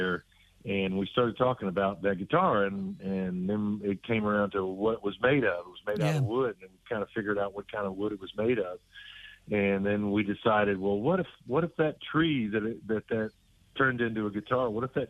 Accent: Texas, United States; also born or lived in Nashville, Tennessee; really, really a good run staying in Nashville and living there, being a Tennessean. But I'm a Texan at heart. I was raised in Texas, and coming back here was very, very natural for me to do.

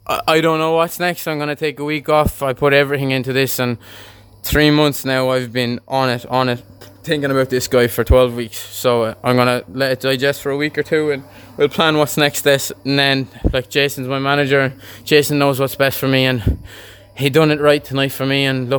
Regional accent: Kildare, Leinster, Ireland; now in Donegal, Ireland; I'm from Kildare, but I talk to my second cousin as if they're my brother.

